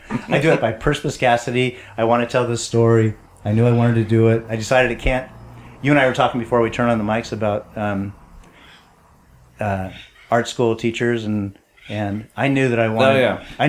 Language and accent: English; San Francisco, California, United States; born there; I was born in the Haight in San Francisco in 1951.